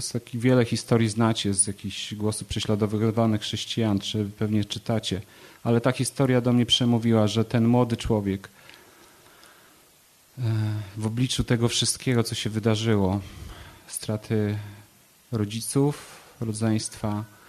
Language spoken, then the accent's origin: Polish; Warsaw, Masovian Voivodeship, Poland; jestem z Warszawy. Przyjechałem tutaj z moimi dwoma synami